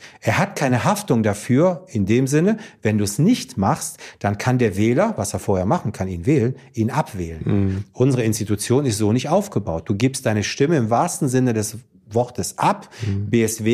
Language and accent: German; Greece; Ich bin Grieche, ich sag das auch, und ich habe eine russische Frau.